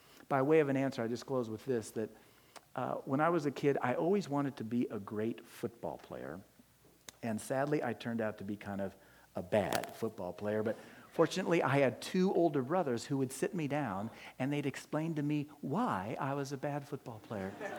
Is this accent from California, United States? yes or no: yes; Sacramento, California, United States; I was born down here in Southern California and then raised up in Sacramento, and my dad was a doctor and my mom was a wonderful stay-at-home mom who loved us.